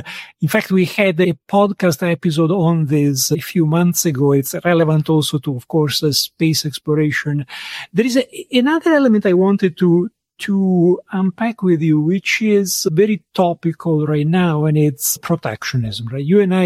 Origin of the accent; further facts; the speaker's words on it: Italy; You know, I'm originally from Italy and often I go back. And when I go back, I'm from a small town in the center north of Italy. It's an area which has a strong agricultural tradition.